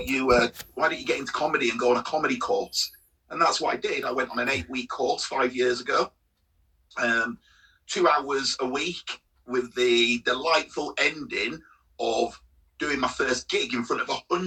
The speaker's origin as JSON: {"language": "English", "town": "Huddersfield", "region": "Yorkshire and the Humber", "country": "United Kingdom", "tie": "born there", "lives_now": "Sheffield, United Kingdom", "said": "Actually, no, because I was born in Huddersfield."}